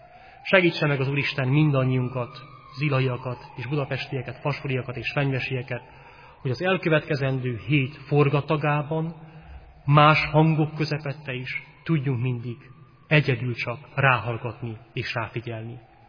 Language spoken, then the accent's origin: Hungarian; Zalău, Sălaj, Romania; Sokszor a kisvárosban is, ahonnan jövünk, testvéreim, Zilahon, olyan nagy a zaj